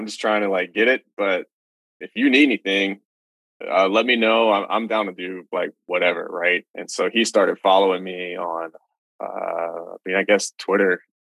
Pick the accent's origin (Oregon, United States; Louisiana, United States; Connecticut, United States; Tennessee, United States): Louisiana, United States; I mean, I'm from Louisiana. Cleveland might as well be Mars to me.